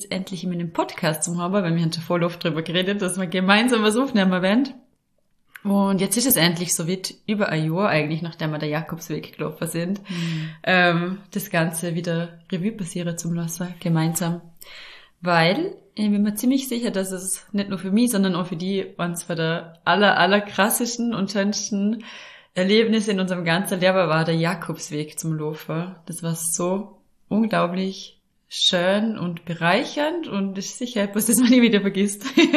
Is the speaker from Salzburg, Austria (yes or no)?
no; Vorarlberg, Austria; accent: Vorarlberg; weil ich sie im Vorarlberger Dialekt aufnehme. Also ich komme ja aus Vorarlberg und nehme meine Podcasts immer auf Hochdeutsch auf